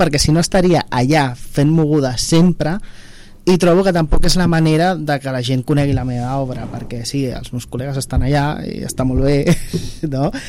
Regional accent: Barcelona, Catalonia, Spain; Aquí, jo soc del Carmel.

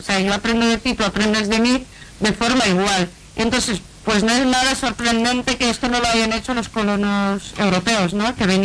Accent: Brazil; Spanish is a second language; yo, por ejemplo, soy brasileña, pero no conozco casi nada de cultura indígena realmente.

